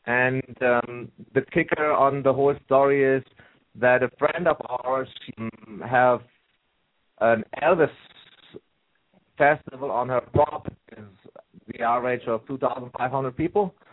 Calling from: Edmonton, Alberta, Canada; Hi, this is … I'm calling from Canada.

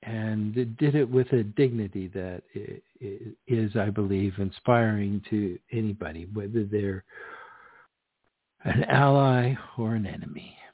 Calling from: Canada; I'm broadcasting this from Canada, and I'd like to pay homage to somebody significant to my country, to my nation

